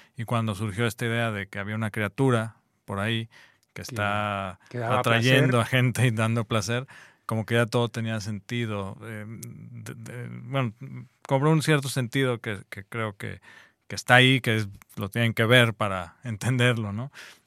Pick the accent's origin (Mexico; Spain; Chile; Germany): Mexico; Guanajuato; Sí, yo soy de Guanajuato, crecí en Guanajuato y ahí estoy muy inspirado ahí en eso.